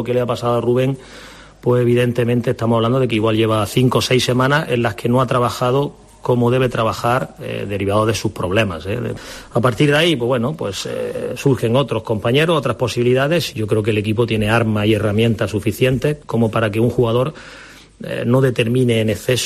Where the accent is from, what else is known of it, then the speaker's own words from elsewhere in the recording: Granada, Andalusia, Spain; Es verdad que yo soy de Granada.